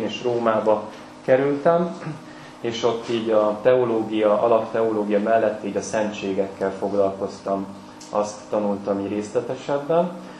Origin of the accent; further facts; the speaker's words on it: Ózd, Borsod-Abaúj-Zemplén, Hungary; born there; ózdi születésű vagyok, itt a gimnázium épületében töltöttem 4 évet